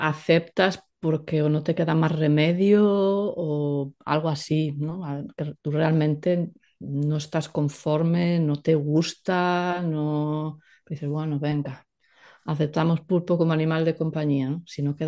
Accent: Galicia, Spain; A mí como gallega me costaría, ¿no?, comer pulpo, la verdad.

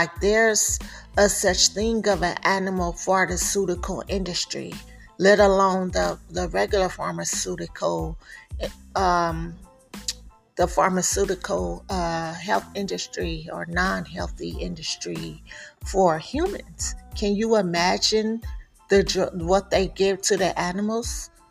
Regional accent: California, United States; now in Texas, United States; Even when I moved to Texas from California, I noticed something about the meat.

